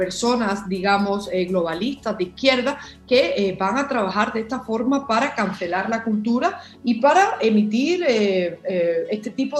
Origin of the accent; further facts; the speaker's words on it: United States; aparte de abogada, soy estadounidense y tengo una mentalidad también europea